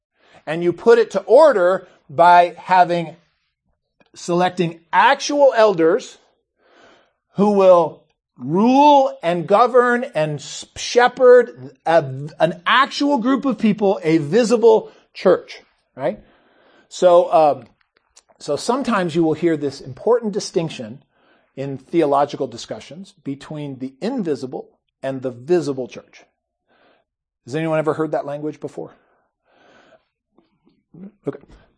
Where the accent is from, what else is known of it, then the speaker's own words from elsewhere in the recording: Opelika, Alabama, United States; I grew up in Opelika, joined First Methodist, right?